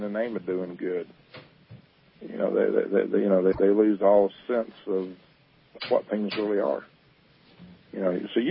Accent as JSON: {"language": "English", "region": "Alabama", "country": "United States", "tie": "born or raised there", "said": "I grew up on Sand Mountain, which is about 70 miles southeast of Huntsville, rural. Grew up on a farm"}